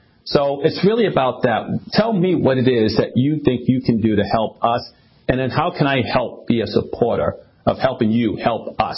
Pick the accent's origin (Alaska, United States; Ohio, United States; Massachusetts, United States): Massachusetts, United States; Boston; I used to, you know, back in the day, I grew up in Boston.